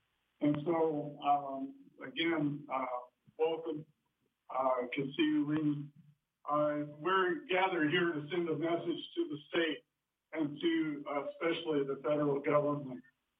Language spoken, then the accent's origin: English; Oklahoma, United States; now in Vermont, United States; I'm from Oklahoma. I also have Shawnee and Cherokee heritage. Lived most all of my life on the Cherokee Ranch there. I've been here in Vermont now for 5 years.